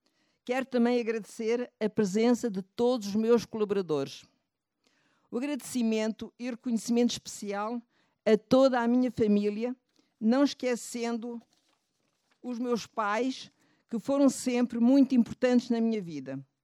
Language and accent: Portuguese; Angola; moved away; Estas imagens que foram passando são fotos da minha terra, uma marcada presença de Angola que recordo com muitas saudades.